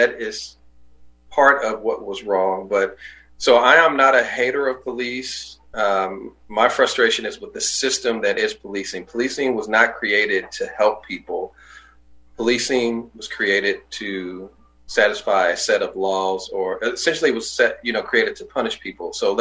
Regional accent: St. Louis, Missouri, United States; We grew up in North St. Louis, which at the time was a good community. Is a good community, but the community has changed over time.

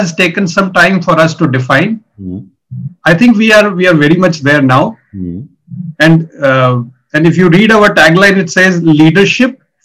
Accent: Jammu and Kashmir, India; moved away; also born or lived in Delhi; So the first one would be when I left Kashmir. I am from Kashmir.

